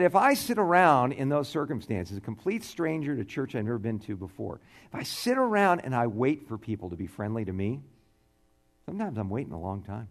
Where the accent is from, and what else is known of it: Tucson, Arizona, United States